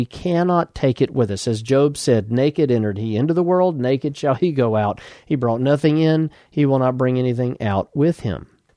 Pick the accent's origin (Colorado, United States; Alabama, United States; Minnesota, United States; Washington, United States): Alabama, United States; Moody; I grew up in Moody, Alabama, and Moody was named after a man whose last name was Moody.